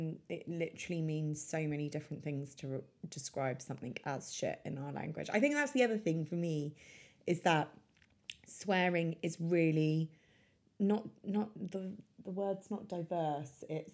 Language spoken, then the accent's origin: English; United Kingdom; because we're all British and we wouldn't have let it carry on for like too long.